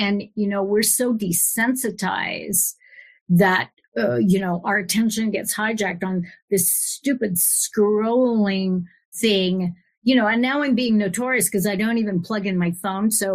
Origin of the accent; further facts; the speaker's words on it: San Francisco, California, United States; And I'm from San Francisco, you know, I was there for 36 years